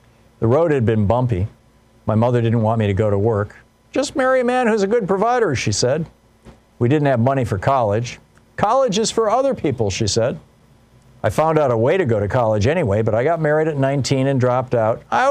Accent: Oklahoma, United States; I grew up in Oklahoma, the baby girl in a family of boys.

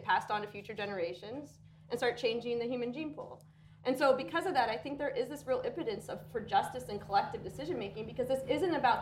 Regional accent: Canada; I grew up in Canada

